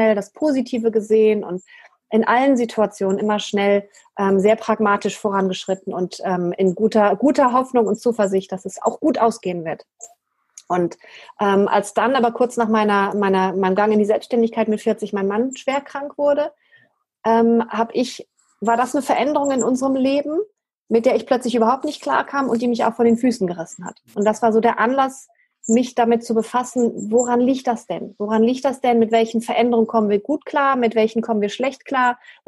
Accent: Kenya; ich bin in meinem ersten Leben bin ich in Kenia groß geworden

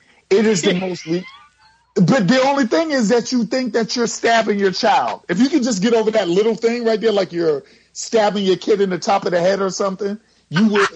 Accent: Brooklyn, New York, United States; I'm from Brooklyn, man.

